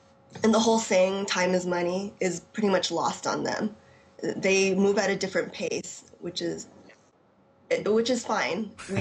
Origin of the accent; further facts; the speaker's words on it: California, United States; now in Shanghai, China; I grew up in Orange County, Los Angeles area in California, and went to UCLA, studied economics, and I was an options and futures broker for about 3 years before I moved out to Shanghai